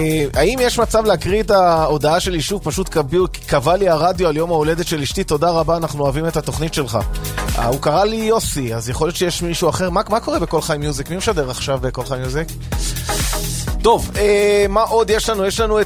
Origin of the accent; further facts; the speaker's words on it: Bat Yam, Tel Aviv District, Israel; אני בת ימי במקור